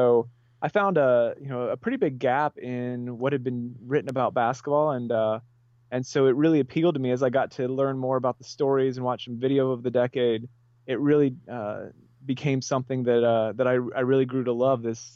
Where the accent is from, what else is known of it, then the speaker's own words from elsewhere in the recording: Columbus, Ohio, United States; I grew up in Columbus when Ohio State was really good back in the early 90s.